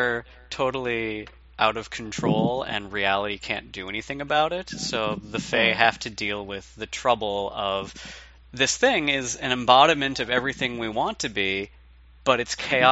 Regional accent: Detroit, Michigan, United States; because I grew up in Detroit and there's a huge Arabian and Persian expat community there.

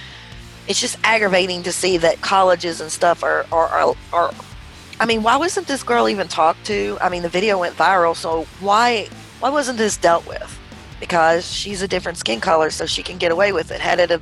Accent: the South, United States; I'm from the South. I know this. I know how it goes.

